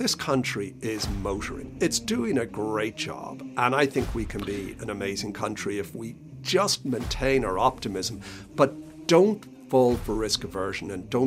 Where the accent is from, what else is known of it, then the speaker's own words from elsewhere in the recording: Dundrum, County Dublin, Ireland; And I loved growing up in Dundrum. It's a very democratic place, a very normal place to grow up.